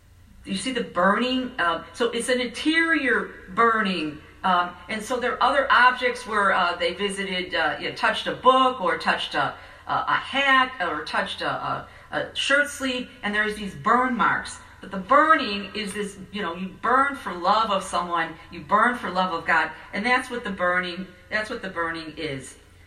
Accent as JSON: {"language": "English", "town": "Chicago", "region": "Illinois", "country": "United States", "said": "I'm from Chicago, and we don't have packed churches during the day."}